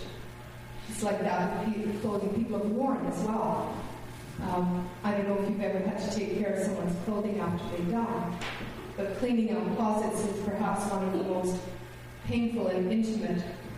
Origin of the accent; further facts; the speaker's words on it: Sulaco, Ontario, Canada; Well, it just happens that Sulaco, Ontario is my hometown.